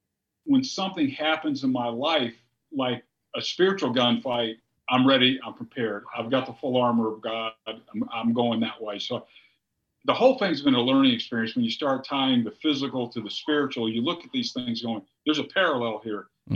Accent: North Carolina, United States; born there; also born or lived in South Florida; Let me go back to my home state of North Carolina where I was born. My family, born here, family moved down there in the 50s, and my dad became a police officer, so I come from a law enforcement family.

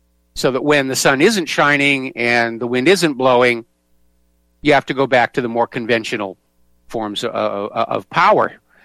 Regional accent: New Hampshire, United States; now in Hawaii, United States; I'm in Hawaii. I'm originally from New Hampshire.

